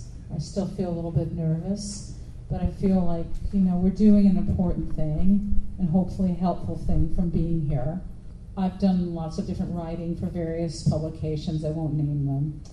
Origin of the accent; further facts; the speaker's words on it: Chicago, Illinois, United States; now in Tacoma, United States; I live in Tacoma, Washington. I'm originally from Chicago